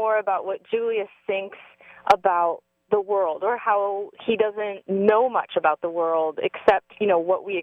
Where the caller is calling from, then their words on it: Wenatchee, Washington, United States; Wenatchee, Washington.